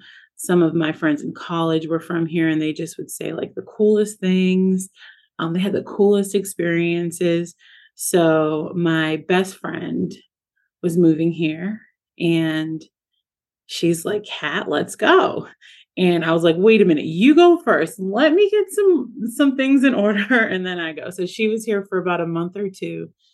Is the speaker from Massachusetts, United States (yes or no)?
yes; Massachusetts, United States; And I love that because that is what I experienced growing up in Massachusetts.